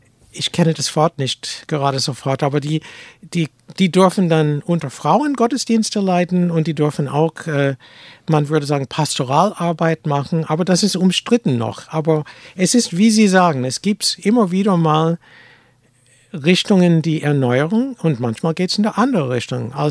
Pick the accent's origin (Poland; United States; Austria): United States; now in Germany; ich bin jüdisch, aber ich bin auch Amerikaner. Ich bin irgendwie fast deutsch, ich wohne hier seit 40 Jahren.